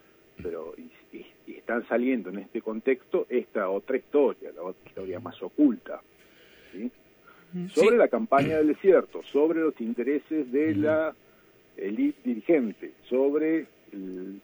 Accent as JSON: {"language": "Spanish", "town": "La Plata", "region": "Buenos Aires Province", "country": "Argentina", "tie": "born or raised there", "said": "La Plata es la ciudad donde yo vivo, donde yo nací"}